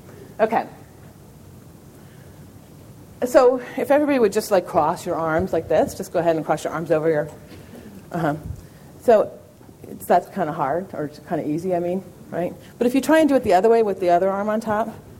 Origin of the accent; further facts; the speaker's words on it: New York, United States; Particularly, I'm from New York, and people lost their spouses and things.